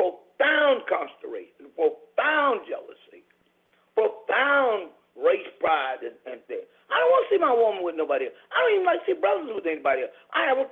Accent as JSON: {"language": "English", "region": "the South", "country": "United States", "said": "I mean, for example, I'm from the South."}